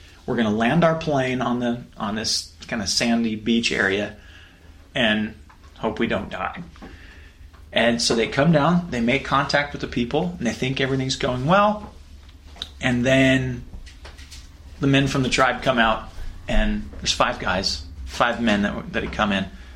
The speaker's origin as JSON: {"language": "English", "town": "Missoula", "region": "Montana", "country": "United States", "said": "I'm from Missoula, Montana. It's sort of like a hippie town."}